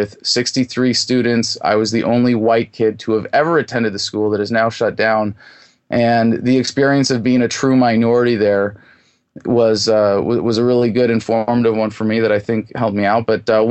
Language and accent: English; California, United States; I was born in California in the Bay Area, grew up upper middle class in a nice neighborhood, went to good schools